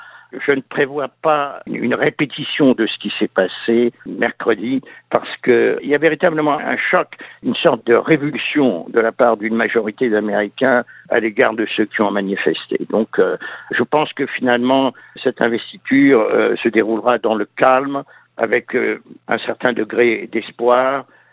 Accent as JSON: {"language": "French", "country": "France", "moved": "as an adult", "lives_now": "United States", "said": "J'ai passé le plus clair de ma vie aux États-Unis. J'y ai vécu plus longtemps que j'ai vécu dans mon pays d'origine, la France."}